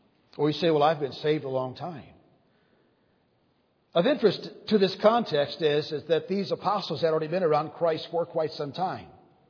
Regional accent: Brazil; I was born and raised in Brazil, South America. Mom and Dad thought that naturally we would stay there or go back there to be full-time missionaries. And so thus, all of our memory work was in Portuguese.

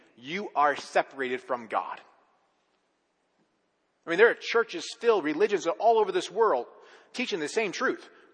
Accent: West Bend, Wisconsin, United States; city of West Bend, Wisconsin

